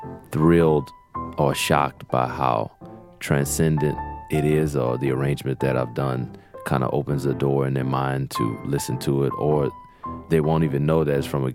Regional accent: Kenner, Louisiana, United States; Kenner was basic, you know, it was very, very small.

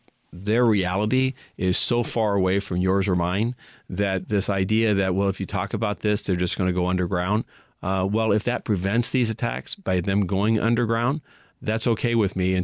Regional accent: the South, United States; and I grew up in the South during my high school years

